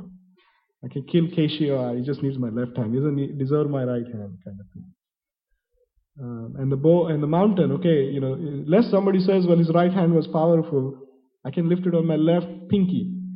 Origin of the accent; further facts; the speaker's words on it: India; growing up in India, I was always instructed to use my right hand for eating everything else.